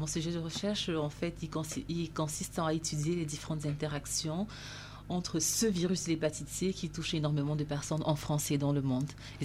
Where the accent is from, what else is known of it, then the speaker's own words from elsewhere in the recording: Cameroon; vu que je suis originaire du Cameroun